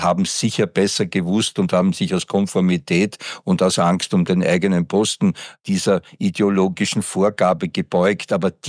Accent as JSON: {"language": "German", "country": "Austria", "said": "ich als Österreicher bin genauso betroffen."}